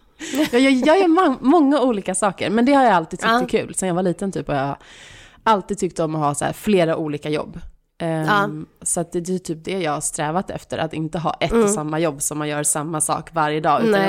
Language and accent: Swedish; Stockholm, Stockholm County, Sweden; also born or lived in London; Jag växte upp i Stockholm, men sen flyttade jag till London när jag var typ 25 och bodde där i 2 år.